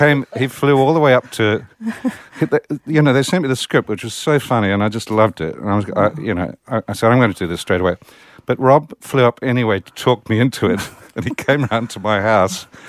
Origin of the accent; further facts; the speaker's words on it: New Zealand; I'm from New Zealand.